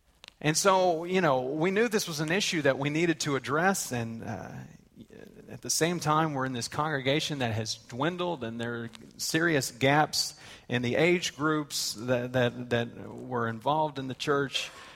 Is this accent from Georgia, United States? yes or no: no; Texas, United States; Born and raised in Texas, and God sends me and Kelly on, you know, the foreign mission field